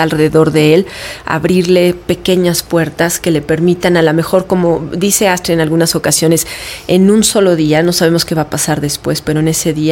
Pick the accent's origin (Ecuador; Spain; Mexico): Mexico; como mexicanos hemos sentido, de decir es que este país es sumamente violento